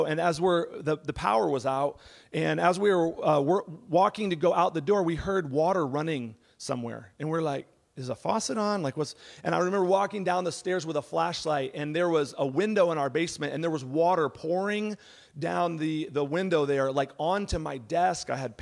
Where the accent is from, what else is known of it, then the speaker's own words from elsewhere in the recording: Texas, United States; And I grew up in Texas, and I remember one time walking home